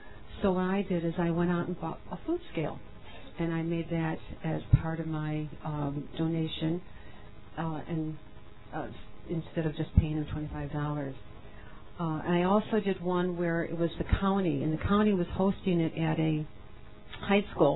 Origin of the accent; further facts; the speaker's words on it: Chicago, Illinois, United States; now in Wisconsin, United States; I came from Chicago, which was obviously a very big, large area. And when I moved to Wisconsin and was very isolated